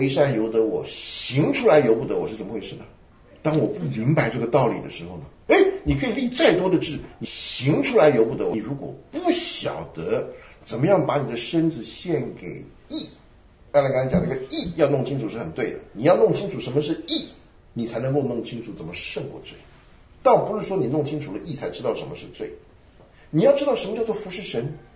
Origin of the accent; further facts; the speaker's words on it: China; 我们中国人一读到一句话就是直接去想了